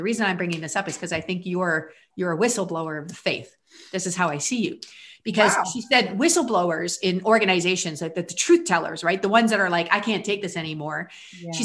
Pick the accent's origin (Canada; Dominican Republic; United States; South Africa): Canada; I'm Canadian